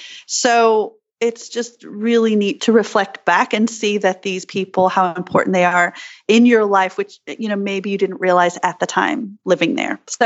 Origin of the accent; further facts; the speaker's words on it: Australia; now in New York, United States; friends of mine from my childhood of growing up in Australia.